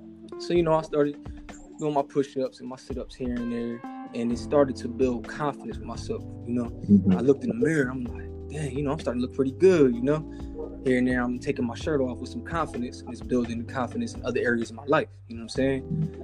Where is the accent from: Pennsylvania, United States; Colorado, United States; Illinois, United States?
Pennsylvania, United States; Philadelphia; You know, when I was a kid, I grew up in West Philadelphia, right?